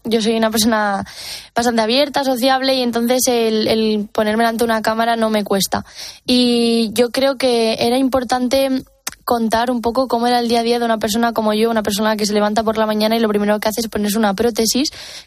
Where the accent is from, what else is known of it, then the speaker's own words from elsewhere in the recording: Galicia, Spain; soy gallega y allí, por lo menos en mi pueblo, es muy normal el tener el nicho comprado ya para toda la familia